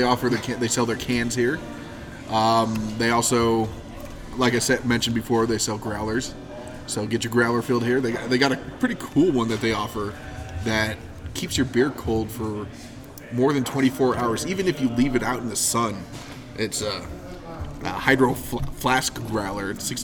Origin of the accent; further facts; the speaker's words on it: Ireland; And me being Irish.